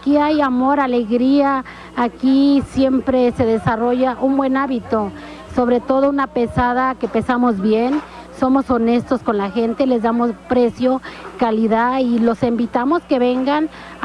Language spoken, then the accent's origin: Spanish; Chamilpa, Morelos, Mexico; Y pues soy de Chamilpa y aquí es una familia, ¿no?